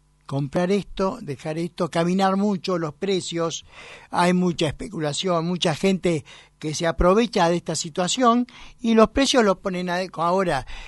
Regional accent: Buenos Aires, Argentina; casi toda mi familia es cordobesa, así que el único extranjero soy yo, que soy porteño, a la cual me siento orgulloso, pero mis padres han sido de Villadolores, de la Alta Sierra, la mayoría de mis familiares.

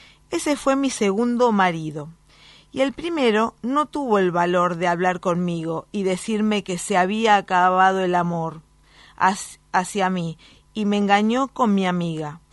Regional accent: Necochea, Buenos Aires Province, Argentina; Lo escucho por la app, porque soy de Necochea y salgo a las 2 de la tarde.

